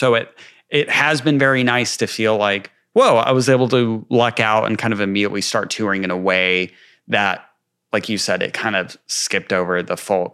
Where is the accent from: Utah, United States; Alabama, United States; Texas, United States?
Texas, United States; Amarillo; actually, I'm from Amarillo and I have a lot of opinions on Amarillo and how it's run and its future.